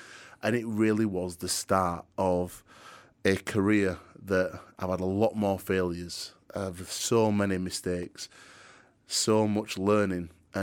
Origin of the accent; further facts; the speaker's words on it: Yorkshire and the Humber, United Kingdom; accent: Yorkshire; I like to keep a bit of my Yorkshire accent with also being able to speak clearly so anybody can understand me.